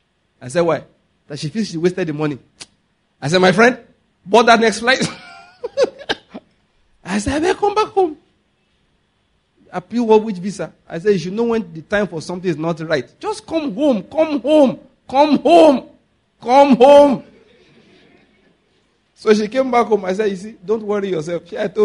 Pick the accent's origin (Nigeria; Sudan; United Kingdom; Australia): Nigeria; Enugu, Enugu State; I said, listen, I come from Enugu.